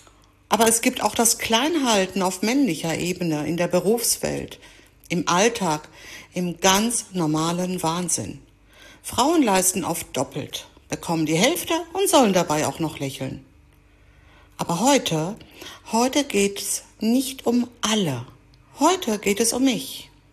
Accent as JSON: {"language": "German", "country": "Greece", "said": "Ich bin Griechin und kann mein Griechisch nicht mal richtig. Ich rolle das R wie eine Französin auf Rotwein."}